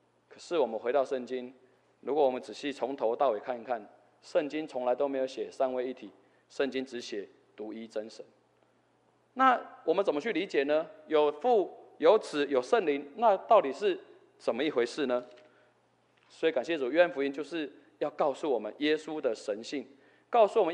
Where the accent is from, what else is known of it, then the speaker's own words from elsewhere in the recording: Tamsui, New Taipei, Taiwan; 好比我的家乡在淡水